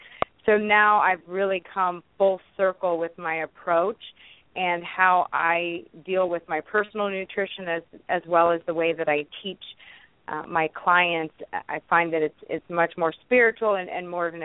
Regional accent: Indiana, United States; I was born and raised in Indiana, and I went to school at Ball State in Indiana and then did my internship in California.

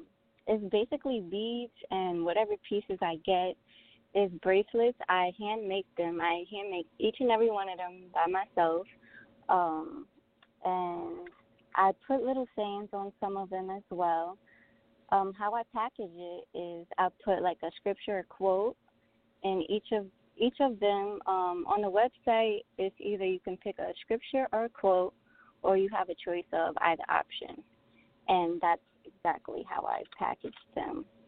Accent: Far Rockaway, Queens, New York, United States; I'm from Far Rockaway, Queens

